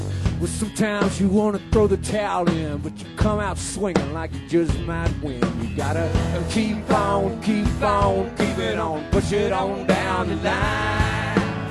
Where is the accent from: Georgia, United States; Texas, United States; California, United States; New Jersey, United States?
Texas, United States; Dallas; Of course … I'm from Dallas.